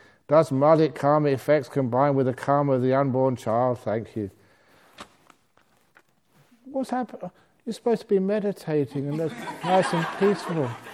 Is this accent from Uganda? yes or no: no; England, United Kingdom; born there; I was born in England.